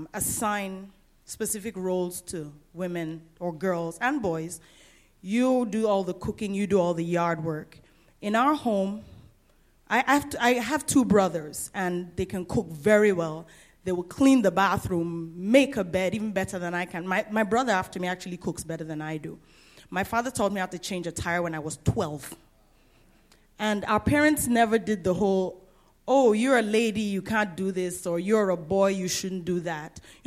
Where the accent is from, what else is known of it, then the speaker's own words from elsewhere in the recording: Nigeria; also born or lived in England / Guyana; Where am I from? Okay. I'm from Nigeria, by way of England, by way of Guyana. I'm multiracial. Apparently, yes, I have a Dutch ancestor. Multiracial, multi-ethnic, multinational, multi-everything.